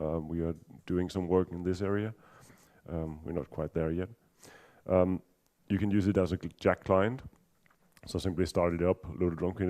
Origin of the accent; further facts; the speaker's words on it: Denmark; English is a second language; I'm from Denmark, so if you think I sound a bit strange, that might be the reason.